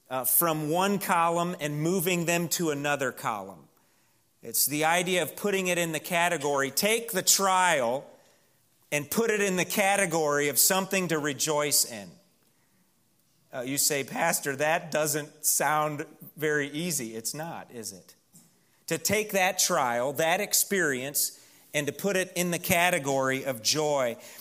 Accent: Missouri, United States; I remember growing up in West St. Louis County in the city of Pond

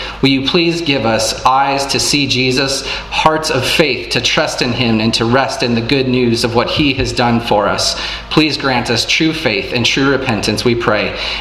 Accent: Colorado, United States; now in California, United States; I'm originally from Colorado, and I just spent the last several months back in Colorado working a temporary work assignment for Samaritan's Purse

